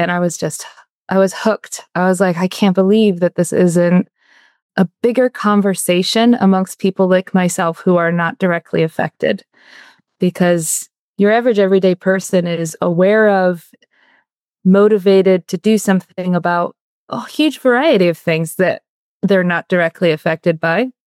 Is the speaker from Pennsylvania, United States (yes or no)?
no; New York, United States; now in Rhode Island, United States; I'm originally from New York State, and the culture shock has been, for me, delightful.